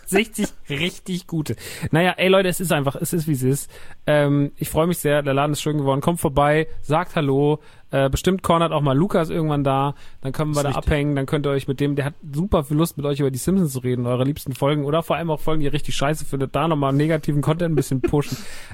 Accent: Rodgau, Hesse, Germany; in Rottgau, Jügsheim, meiner alten Heimat, wo ich ursprünglich herkomme, wo meine Mama immer noch wohnt.

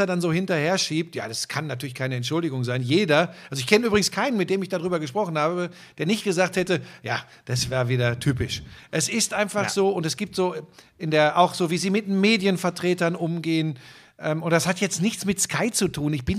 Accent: Hagen, North Rhine-Westphalia, Germany; ich bin ein Hagener Junge, bin geboren im Ruhrgebiet.

